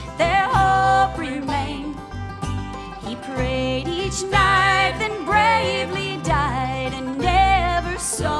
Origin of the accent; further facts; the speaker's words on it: Mississippi, United States; I grew up in Mississippi for several years. I lived there, did most of my growing up in that area.